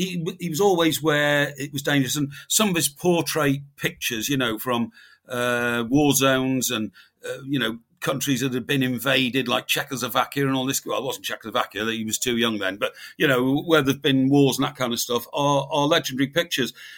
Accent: Chester, North West England, United Kingdom; I said, I'm from Chester.

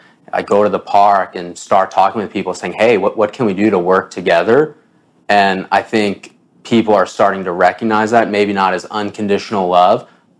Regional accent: Baltimore, Maryland, United States; So I grew up in Baltimore, for those of you that don't know.

